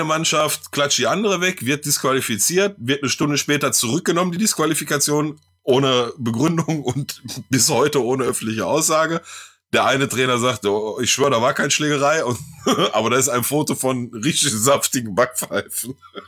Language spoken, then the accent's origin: German; North Rhine-Westphalia, Germany; Ganz normale Stadtmeisterschaft bei uns im Ruhrgebiet.